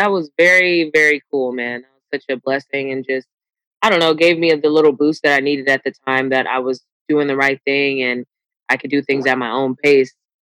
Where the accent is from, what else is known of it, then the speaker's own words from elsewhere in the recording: Los Angeles, California, United States; now in Sacramento, United States; I am from Los Angeles, California. Grew up there, back and forth with mom and dad. The only girl in my family, five brothers. Moved to Sacramento in about 2008.